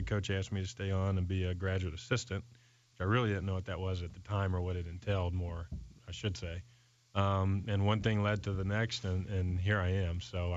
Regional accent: Littleton, North Carolina, United States; I remember, so I grew up in Littletown, North Carolina. Love sports. It's all we really did.

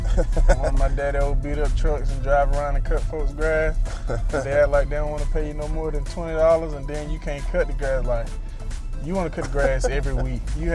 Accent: Hillsville, Georgia, United States; Yeah, I'm from Georgia, from Hillsville, Georgia.

